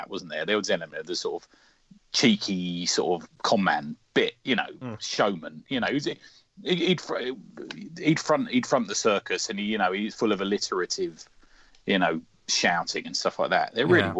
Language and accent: English; England, United Kingdom; And I suppose as English fans, we almost warm to that sort of not a narrator but a host thing